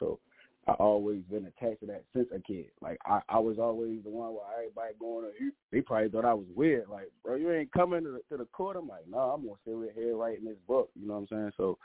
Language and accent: English; Baltimore, Maryland, United States; I'm an extraordinary guy, bro, from West Baltimore. You know, I hail from West Baltimore, but Baltimore is a city that I love on all sides.